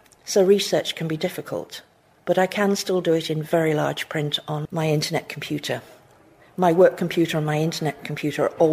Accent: St Helens, North West England, United Kingdom; I'm a quarter Welsh, but I was born and brought up in Lancashire in St Helens.

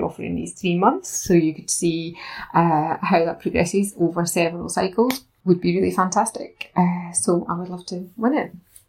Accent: Scotland, United Kingdom; I'm from East Lothian.

